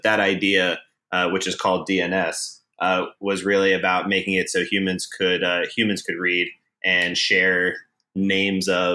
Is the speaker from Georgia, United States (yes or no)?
yes; Atlanta, Georgia, United States; now in San Francisco, United States; Yeah, I'm from Atlanta. I moved to San Francisco about 6.5 years ago to do the startup thing.